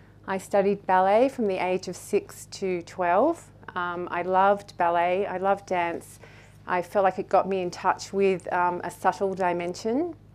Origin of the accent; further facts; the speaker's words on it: Melbourne, Victoria, Australia; So I was born in Melbourne, raised in the 60s and 70s.